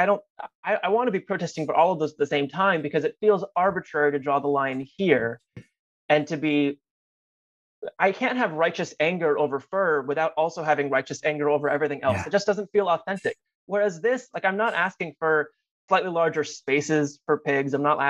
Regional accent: Colorado, United States; he's Colorado, which I'm from Colorado.

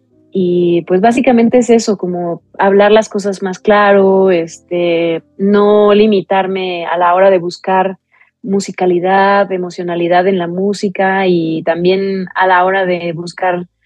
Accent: Mexico; yo soy al final una mexicana que hace música y me gustan las raíces

